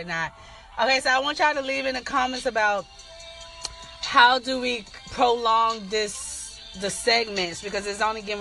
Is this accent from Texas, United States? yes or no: no; Warner Robins, Georgia, United States; also born or lived in Jacksonville, Florida / Nevada / California / Maryland; I'm from Warner Robins. Daddy was in the Navy, so I'm also a Navy brat. I moved a lot. Went from Jacksonville, Florida, Nevada, California, Maryland, and then back to Georgia